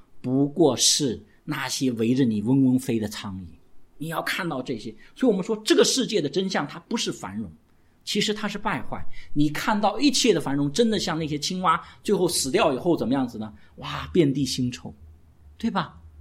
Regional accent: China; 然后我们中国人有一句俗话说，身体是什么？是革命的本钱。

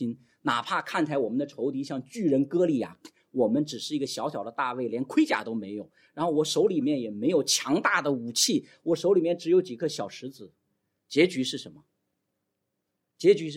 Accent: China; 我们作为一个中国人，想不想让中国变得更好？

